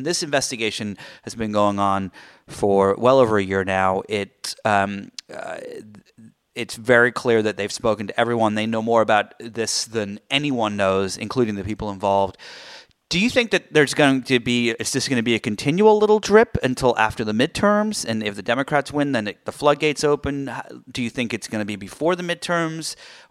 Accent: United Kingdom; Also, I'm British

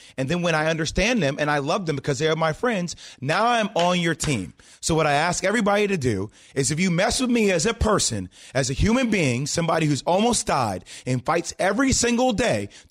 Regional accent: New Jersey, United States; Just to provide everybody context, I grew up in New Jersey.

